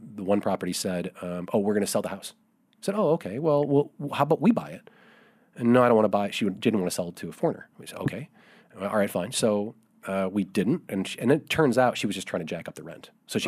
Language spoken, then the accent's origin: English; Chicago, Illinois, United States; I come from Chicago